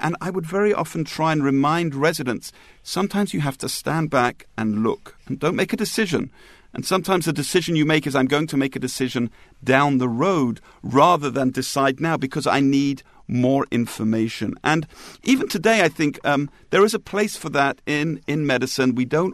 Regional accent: London, United Kingdom; Growing up in London in those dark, rainy nights, I look forward to it.

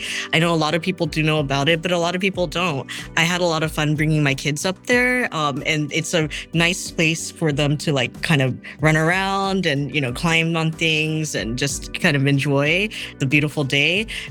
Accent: United States; Growing up in America, I primarily speak English.

